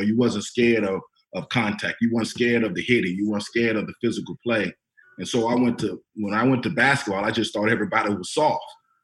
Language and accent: English; Florida, United States; You know, I mean, I'm from Florida, bro.